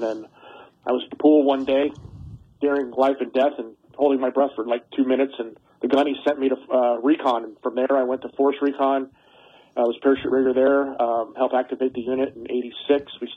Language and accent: English; Camp Pendleton, California, United States; I grew up out there on Camp Pendleton as a kid in the 70s. Dad was stationed there, and then when I joined at 17 and shipped out